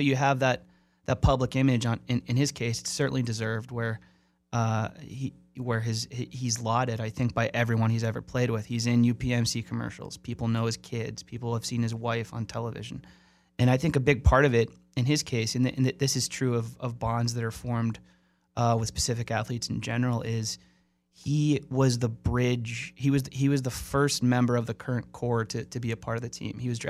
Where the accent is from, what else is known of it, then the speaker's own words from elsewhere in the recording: Pittsburgh, Pennsylvania, United States; I was in high school. I grew up in Greenfield.